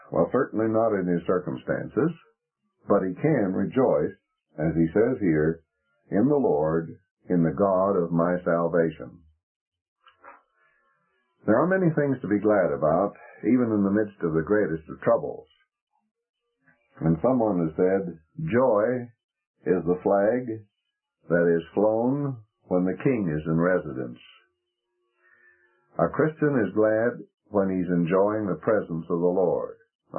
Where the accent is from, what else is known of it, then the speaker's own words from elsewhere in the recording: Colorado Springs, Colorado, United States; from Colorado Springs.